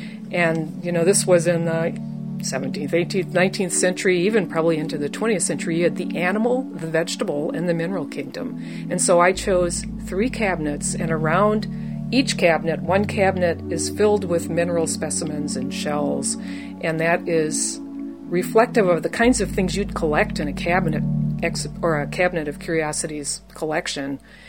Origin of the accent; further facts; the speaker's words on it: Wisconsin, United States; I grew up outside of Milwaukee in a rural area